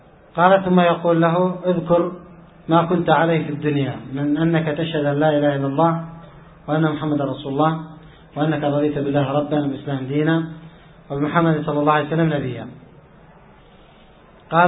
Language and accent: Arabic; Yemen; إذن هذه بدعة شامية بدأت من أهل الشام ثم انتقلت، لأن موجودة عندنا في اليمن